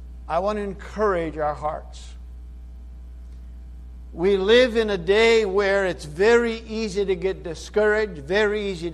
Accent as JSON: {"language": "English", "country": "Brazil", "tie": "born or raised there", "said": "I grew up in Brazil as a missionary's kid"}